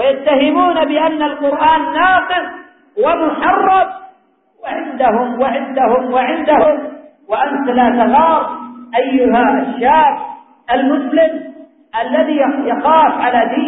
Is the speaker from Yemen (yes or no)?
yes; Yemen; اللهم احفظ بلادنا اليمن